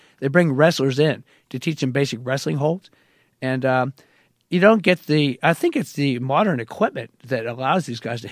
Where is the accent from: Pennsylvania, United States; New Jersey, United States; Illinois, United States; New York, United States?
Pennsylvania, United States; Carlisle; I grew up in Carlisle, Pennsylvania, where Jim Thorpe went to the Indian school there in Carlisle, PA.